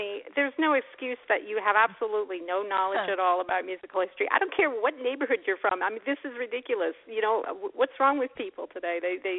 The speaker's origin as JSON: {"language": "English", "region": "Florida", "country": "United States", "tie": "born or raised there", "said": "But, you know, I grew up in South Florida, and I grew up in a Jewish neighborhood."}